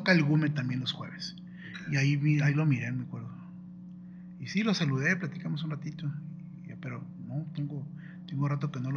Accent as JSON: {"language": "Spanish", "town": "Tijuana", "region": "Baja California", "country": "Mexico", "tie": "born or raised there", "also_born_or_lived": "Los Angeles, United States", "moved": "as an adult", "said": "la mayoría del tiempo de mi vida he vivido aquí en Tijuana, ¿no? Uh-huh. Nací en Los Ángeles, pero crecí aquí en Tijuana. Y yo no me fui a vivir a Estados Unidos hasta que tenía como 30 años."}